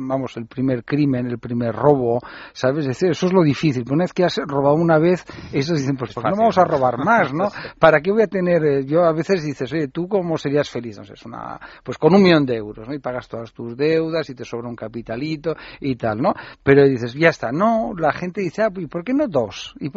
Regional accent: Catalonia, Spain; Y lo dice un catalán, que quede claro, es decir, que yo no soy madrileño

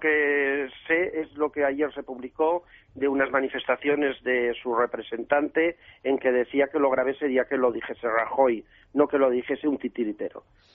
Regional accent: Gijón, Asturias, Spain; nosotros somos muy gijoneses, somos muy asturianos, pero somos muy españoles.

